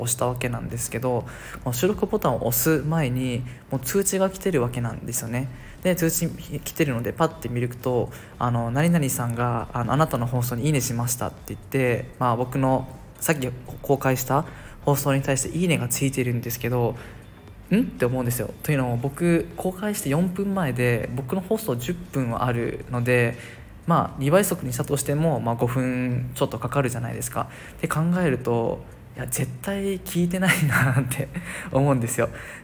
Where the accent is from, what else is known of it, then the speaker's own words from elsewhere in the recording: Okinawa, Japan; 沖縄で生まれて育った僕からすると、日本の方に僕パッと会って、あ、沖縄の方じゃない